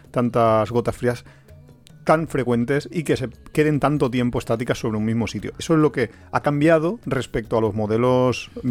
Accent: Valencia, Valencian Community, Spain; now in Alicante, Spain; nosotros somos de Valencia, aunque vivimos ahora en Alicante.

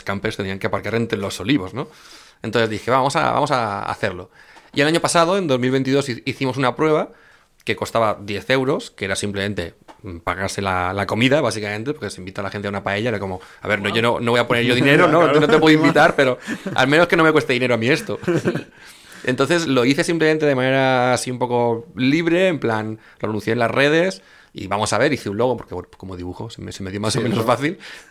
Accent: United States; No, o sea, yo vengo de Estados Unidos, que es un país con mucha gente.

